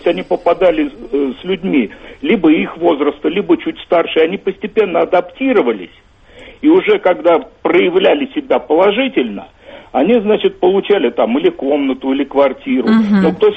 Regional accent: Moscow, Russia; now in Ivanteyevka, Russia; мы москвичи коренные, значит, и были, вот когда университет строился, выселены из Москвы в город Ивантеевка.

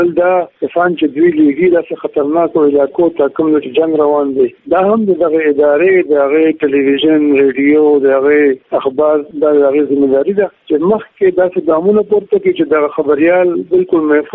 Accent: Khyber Pakhtunkhwa, Pakistan; زمونږ خپل چې کوم ژورنالیستان دي پاکستانیان او خاص توګه مونږ په پښتونخوا کې

